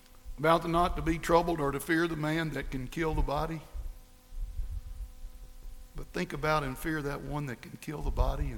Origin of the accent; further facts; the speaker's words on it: Murfreesboro, Tennessee, United States; when I was growing up in Murfreesboro, we sang a song so often.